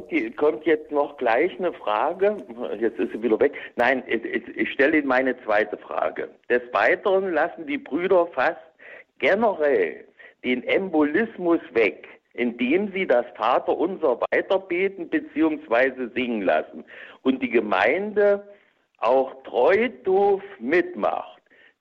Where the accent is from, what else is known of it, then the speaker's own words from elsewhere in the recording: Lengenfeld unterm Stein, Thuringia, Germany; Und ich werde in den nächsten Tagen 69 Jahre. Und wir hatten hier in Lengenfeld unterm Stein, in meinem Heimatort